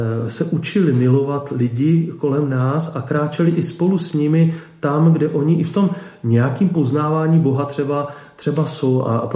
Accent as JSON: {"language": "Czech", "town": "Pozořice", "region": "South Moravian Region", "country": "Czechia", "said": "a pocházím od Brna z farnosti Pozořice"}